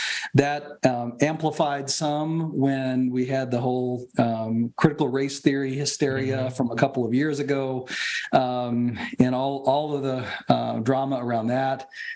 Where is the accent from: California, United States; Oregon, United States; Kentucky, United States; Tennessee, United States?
Kentucky, United States; I grew up in Kentucky. This is my home state, so I have loved it.